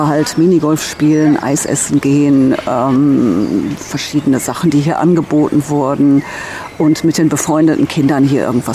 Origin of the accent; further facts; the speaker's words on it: Haltern, North Rhine-Westphalia, Germany; Den Jugendschwimmer habe ich bei uns zu Hause in Haltern gemacht, das weiß ich noch.